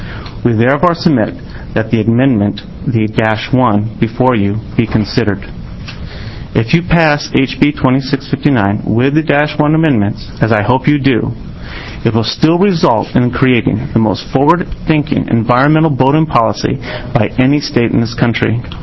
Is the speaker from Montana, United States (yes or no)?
no; Portland, Oregon, United States; from Portland, Oregon.